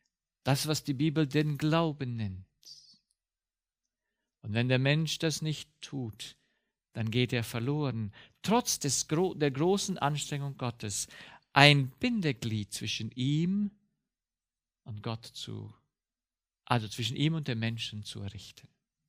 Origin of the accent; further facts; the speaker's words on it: Romania; ich komme ja aus Rumänien